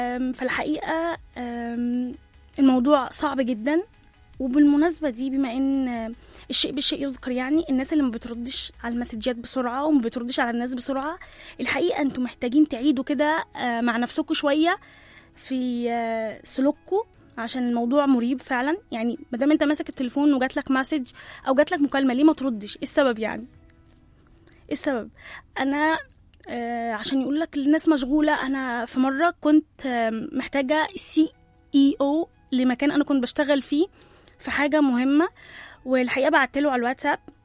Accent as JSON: {"language": "Arabic", "country": "Egypt", "said": "من مصر تحيا فلسطين"}